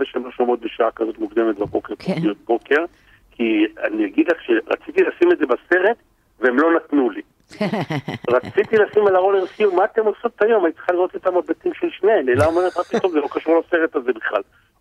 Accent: Kfar Yedidia, Central District, Israel; אני מגיע מכפר ידידיה מאיזה מושב ב-92, ילד בן 22, באמת שלא מכיר אף אחד מתל אביב

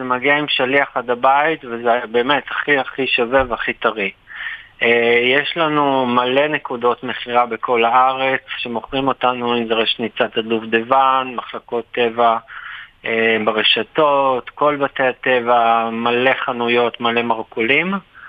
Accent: Tel Aviv, Tel Aviv District, Israel; אז אנחנו תל אביבים

